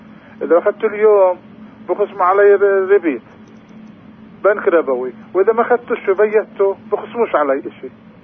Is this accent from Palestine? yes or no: yes; Hebron, Hebron Governorate, Palestine; السؤال الأول، أنا من الخليل.